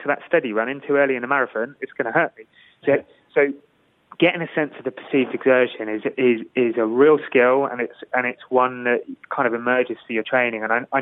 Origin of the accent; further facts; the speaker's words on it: United Kingdom; Because as a coach, as a British coach, you're going to kind of say patriotic kind of, you know, fervour behind your run.